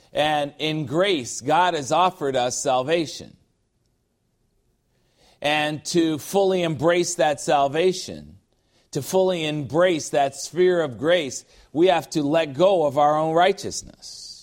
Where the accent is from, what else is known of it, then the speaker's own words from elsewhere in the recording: Chicago, Illinois, United States; In my hometown of Chicago, they have a statue of her.